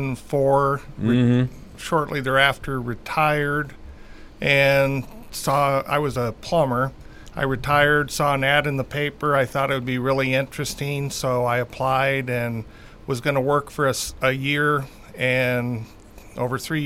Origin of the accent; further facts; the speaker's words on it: Knoxville, Iowa, United States; born there; also born or lived in California; I was born in Knoxville, Iowa.